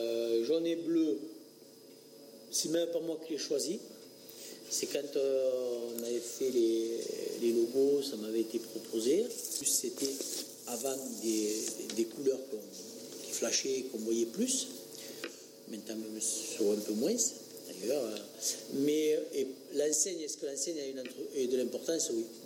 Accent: Clermont-l'Hérault, Occitanie, France; puisque j'étais de Clermont-Hérault.

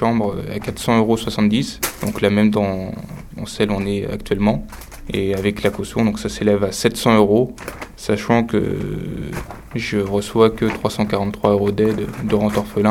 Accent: Caen, Normandy, France; moved away as an adult; now in Strasbourg, France; j'ai 20 ans. Je suis en deuxième année de LEA, donc langue étrangère appliquée à l'université de Strasbourg. Je viens à l'origine de Caen, c'est la première année que je passe ici.

